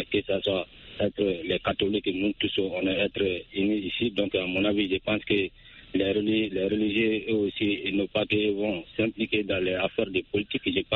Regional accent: Sounou, Mali; Oui, je suis toujours dans mon village natal à Sounou, qui est 35 km de Bamako.

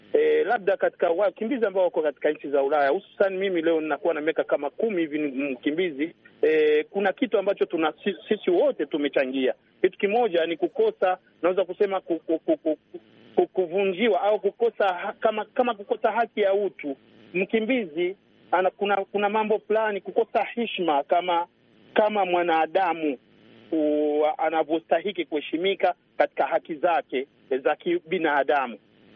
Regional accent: Burundi; now in Belgium; mimi ni Mrundi kama mkimbizi, lakini Belgium imelazimika kunipa mimi uraia ili niweze kuishi kama waraia wa Belgium.

